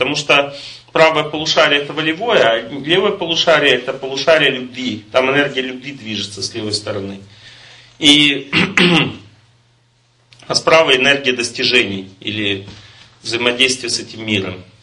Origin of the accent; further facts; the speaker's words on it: Ural, Russia; Я с Урала, мне все равно.